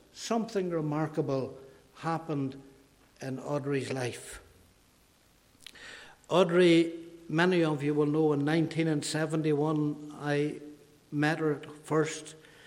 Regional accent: Ballymena, Northern Ireland, United Kingdom; I came from Ballymena originally

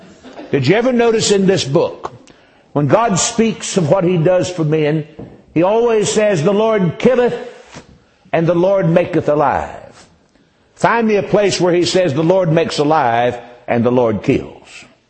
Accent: North Carolina, United States; born there; it says I was born in Bladen County, North Carolina, June 10th, 1950.

